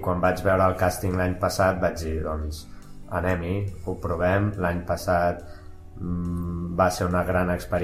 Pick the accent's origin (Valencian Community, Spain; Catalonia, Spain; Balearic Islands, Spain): Catalonia, Spain; Sabadell; doncs jo sóc de Sabadell